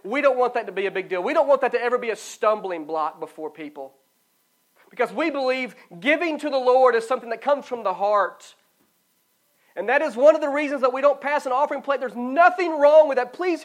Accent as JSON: {"language": "English", "region": "the South", "country": "United States", "tie": "born or raised there", "said": "I grew up in the Bible Belt."}